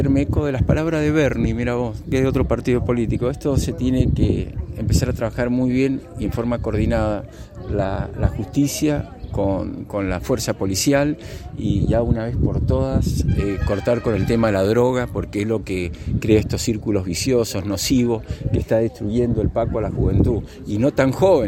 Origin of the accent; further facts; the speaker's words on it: Argentina; Somos todos argentinos